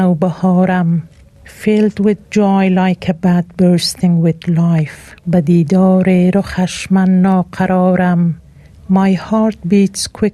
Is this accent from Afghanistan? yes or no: yes; Afghanistan; now in Sydney, Australia; I am originally from Afghanistan. I have been here for 10 years. In Sydney, Australia.